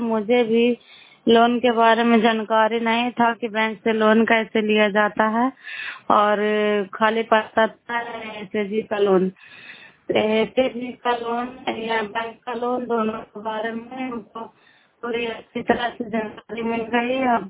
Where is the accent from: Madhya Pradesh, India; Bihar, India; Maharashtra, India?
Bihar, India; नालंदा जिला कराई ब्लॉक के निवासी हूँ।